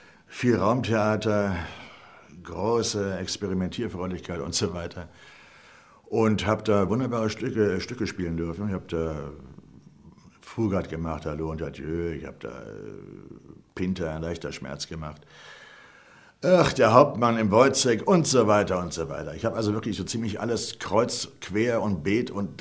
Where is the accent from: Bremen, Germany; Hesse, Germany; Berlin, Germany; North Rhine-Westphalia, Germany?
Berlin, Germany; Ich bin Berliner Schauspieler.